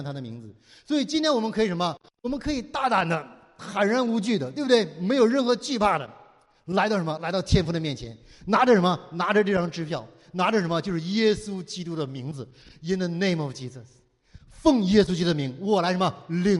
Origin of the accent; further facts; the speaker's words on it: Northeast China, China; 跟我们东北人一样